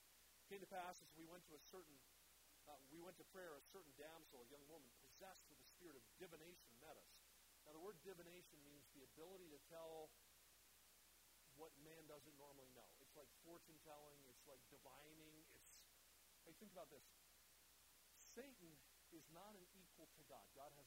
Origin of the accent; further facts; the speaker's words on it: Kansas City, Missouri, United States; And I'm from Kansas City, so I'll use Super Bowl 54, Miami.